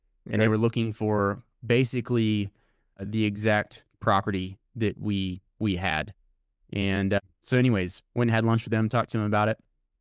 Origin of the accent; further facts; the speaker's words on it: Texas, United States; I'm from East Texas, grew up there, lived there most of my life. All my family's from there. My wife's family's from there as well. And we lived on family land.